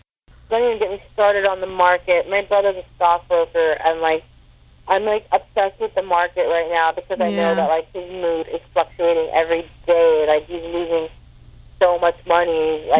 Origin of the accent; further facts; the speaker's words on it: Armenia; Yeah, I'm not Lebanese, though. I'm Armenian.